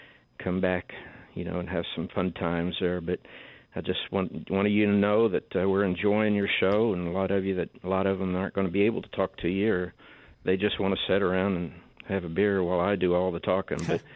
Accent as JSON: {"language": "English", "region": "West Virginia", "country": "United States", "tie": "born there", "lives_now": "Oklahoma, United States", "said": "I was born in 51 in West Virginia a month before Nick Saban, just a few miles away."}